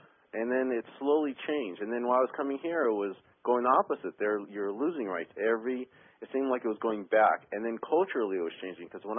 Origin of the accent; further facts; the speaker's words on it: United States; That sort of irked me, being an American, because I think fundamentally being American is having your, and being in a democracy is your right to vote.